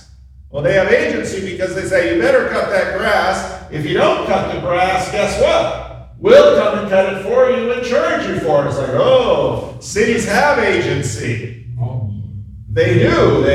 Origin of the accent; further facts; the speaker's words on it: New York, United States; When I was growing up outside New York City is often called the Big Apple.